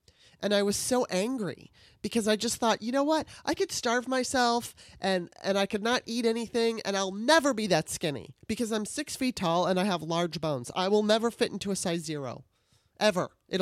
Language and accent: English; Los Angeles, California, United States; I think it's partly because I grew up in Los Angeles, and at the age of 13, you know, I lost a bunch of weight